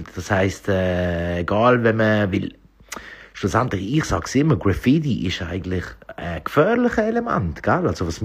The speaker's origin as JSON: {"language": "German", "region": "Galicia", "country": "Spain", "second_language": "German", "said": "wir kommen aus Galizien, ich bin ja halb Galizier, also halb Spanier, halb Italiener."}